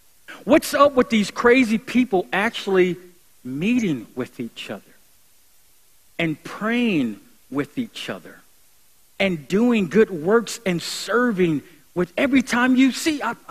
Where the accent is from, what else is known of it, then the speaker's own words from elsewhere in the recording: Buffalo, New York, United States; I grew up in Buffalo. I'm a Buffalo Bills fan.